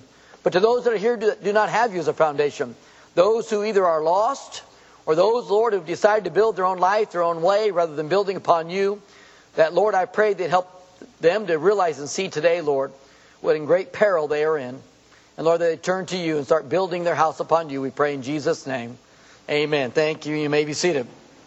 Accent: California, United States; Of course, we grew up in California

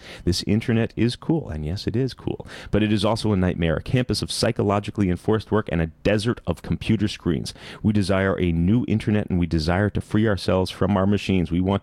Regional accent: United States; Yeah, but it's the wrong English. I'm American

